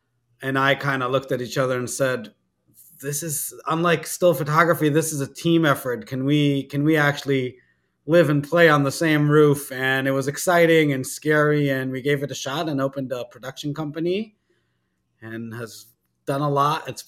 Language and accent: English; Israel; I didn't grow up hunting. I grew up in Israel.